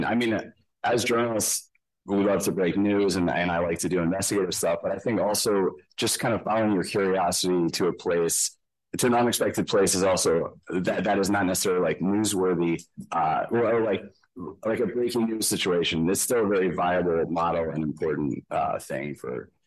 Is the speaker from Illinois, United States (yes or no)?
yes; Illinois, United States; So I had seen this plant growing up in Illinois a little bit and been curious about it, especially as a child